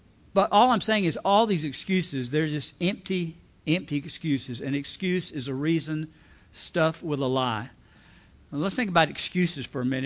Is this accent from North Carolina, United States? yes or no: no; Alabama, United States; My home pastor growing up in Lower Alabama, South Alabama, every time he baptized somebody, he would say